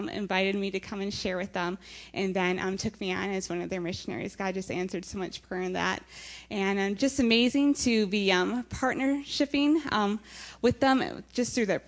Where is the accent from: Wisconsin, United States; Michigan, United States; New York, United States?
Michigan, United States; and I'm from Michigan, went through this crisis, this automotive crisis